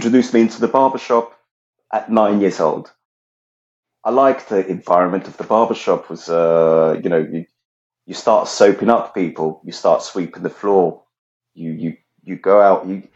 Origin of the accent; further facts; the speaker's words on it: Italy; now in United Kingdom; Because I come from Italy